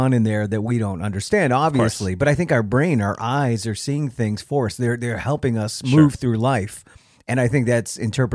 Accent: Milford, Massachusetts, United States; He's from Hopedale. I'm from Milford.

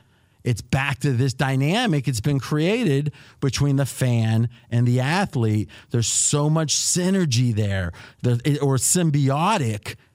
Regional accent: Ohio, United States; I grew up in Ohio.

